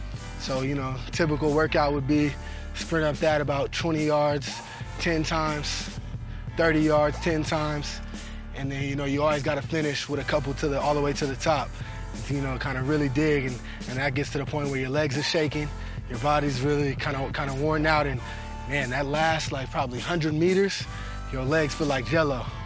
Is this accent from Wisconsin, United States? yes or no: no; Arizona, United States; take you guys to a couple of the hot spots that I grew up on in Arizona and take you to my high school.